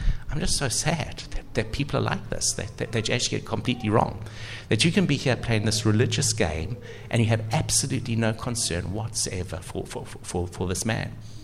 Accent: South Africa; Many of you know that I come originally from South Africa

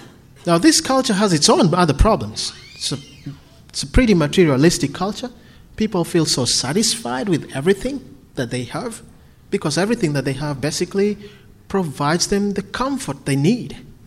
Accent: Kenya; English is a second language; moved away as an adult; now in Australia; Yeah, I come from Kenya. I come from Africa.

